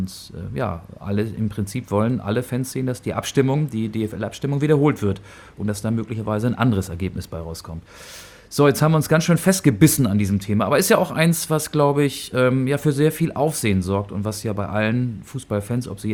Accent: Hamburg, Germany; der Zug, der mich dann von Hannover zurück in meine Heimatstadt Hamburg geführt hat.

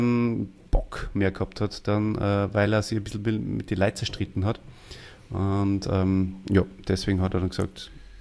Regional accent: Austria; Plötzlich der Kabarett-Superstar bei uns in Österreich.

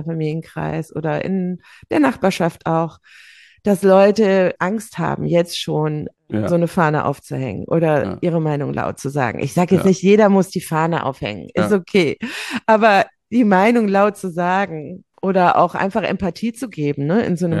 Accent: Cologne, North Rhine-Westphalia, Germany; als Kölnerin

